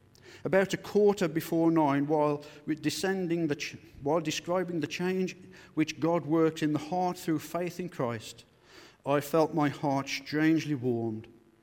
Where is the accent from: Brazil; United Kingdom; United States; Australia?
United Kingdom; England; And yet we are English reserved people, aren't we?